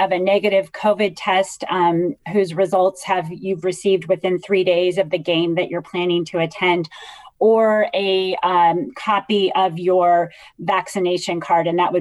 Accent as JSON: {"language": "English", "town": "Sacramento", "region": "California", "country": "United States", "tie": "born or raised there", "said": "Well, I grew up in Sacramento, so I very much understand how deep Giants fandom runs deep in the Sacramento area."}